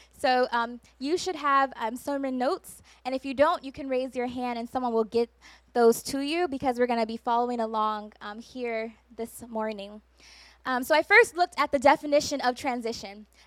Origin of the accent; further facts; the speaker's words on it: Cleveland, Ohio, United States; moved away as an adult; I moved away from Cleveland, Ohio, that's where I'm from, where my family is, when I was 18 years old to go to school.